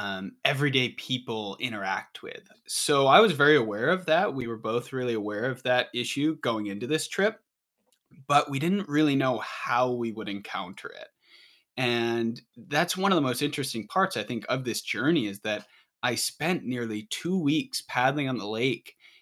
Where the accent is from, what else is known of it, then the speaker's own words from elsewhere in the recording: Essex Junction, Vermont, United States; So I grew up in Essex Junction, Vermont, but despite being that close, I didn't really know much about the lake.